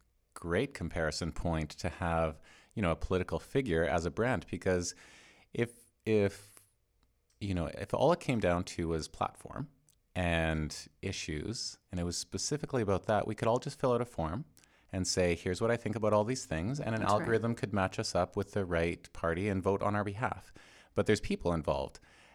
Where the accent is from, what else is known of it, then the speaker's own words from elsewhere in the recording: Canada; I'm Canadian, so I tend to watch. Most Canadians are pretty enthralled.